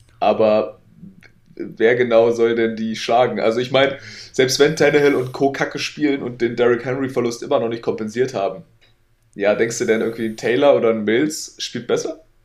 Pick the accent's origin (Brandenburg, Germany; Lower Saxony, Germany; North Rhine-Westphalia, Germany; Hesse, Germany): North Rhine-Westphalia, Germany; also ich komme einfach hier aus dem Pott.